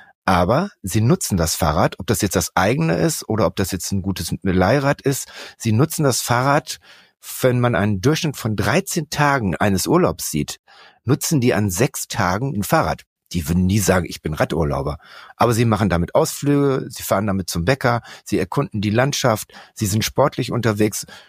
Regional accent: Berlin, Germany; Nun komme ich aus Berlin

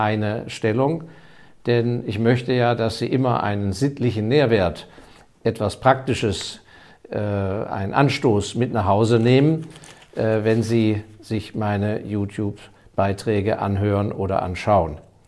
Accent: Hong Kong; als Jugendlicher, bin ich ja in Hongkong zur Schule gegangen

